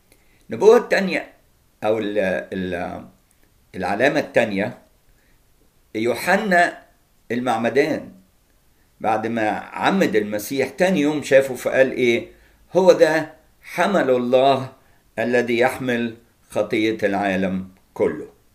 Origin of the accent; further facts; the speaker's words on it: Egypt; واحنا كمصريين نعتبر من الامم، احنا مش اصلا من اليهود، احنا من الامم، اولاد مصرايم، ابن حام، ابن نوح.